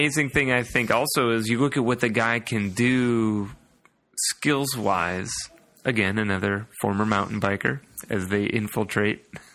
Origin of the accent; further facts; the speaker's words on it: Lambertville, Michigan, United States; Truthfully, I'm really from Lambertville, Michigan.